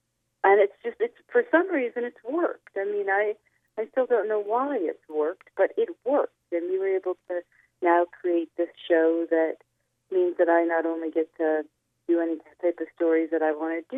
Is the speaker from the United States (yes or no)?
yes; Chicago, Illinois, United States; Well, I grew up in Chicago. My father was in radio, and I grew up around a lot of, like, the greatest kind of radio people